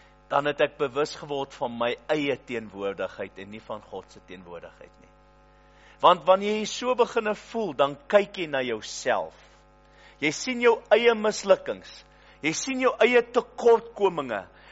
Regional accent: Port Elizabeth, Eastern Cape, South Africa; Want ons kom uit Port Elizabeth, daar is nie regtig donder weer nie

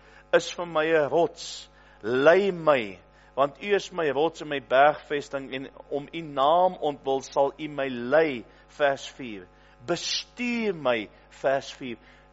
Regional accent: Port Elizabeth, Eastern Cape, South Africa; Want ons kom uit Port Elizabeth, daar is nie regtig donder weer nie

